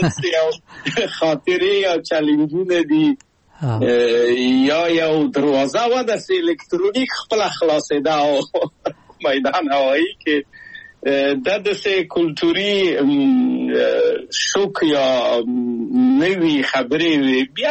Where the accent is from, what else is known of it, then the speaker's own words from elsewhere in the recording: Kabul, Afghanistan; او هغه موږ په کابل په یو کلي کې تقریبا چې اوسېدو